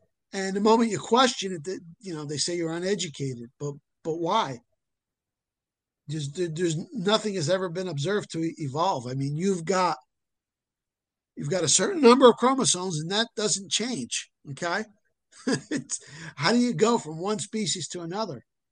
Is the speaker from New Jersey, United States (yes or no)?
yes; Paterson, New Jersey, United States; He was actually the favorite son of my hometown, Paterson, New Jersey.